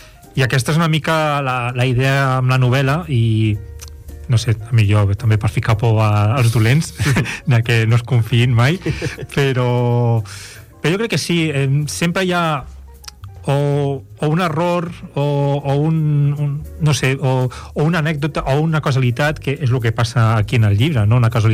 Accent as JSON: {"language": "Catalan", "town": "El Prat de Llobregat", "region": "Catalonia", "country": "Spain", "tie": "born or raised there", "said": "on he sigut jo tota la vida, he crescut al Prat"}